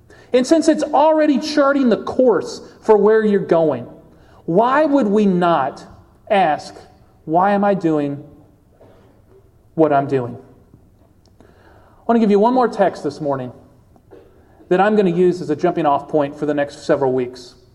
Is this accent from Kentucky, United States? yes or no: yes; Kentucky, United States; born there; well, I was born in Kentucky, so like fifth grade, we learned how to brush our teeth.